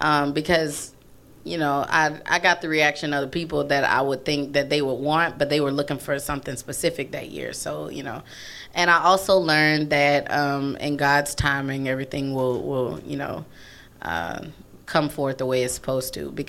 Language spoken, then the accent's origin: English; Raceland, Louisiana, United States; also born or lived in Greenville / Mississippi; So I was born in Greenville, and then I spent 9 years of my childhood in Raceland, Louisiana.